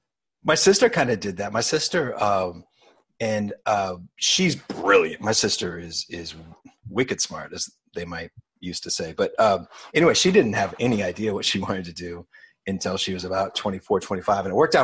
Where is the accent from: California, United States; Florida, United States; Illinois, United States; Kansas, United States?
Kansas, United States; Emporia; I grew up in Emporia at first, and we had four newspapers delivered to our house.